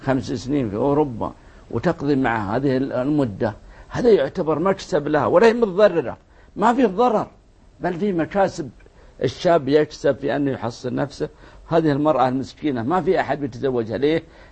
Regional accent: Saudi Arabia; عندنا في المملكة العربية السعودية

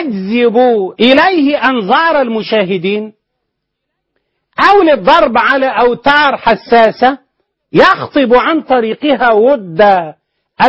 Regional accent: Egypt; أنا مسلم مصري عربي أعتز بإسلامي ومصريتي وعروبتي

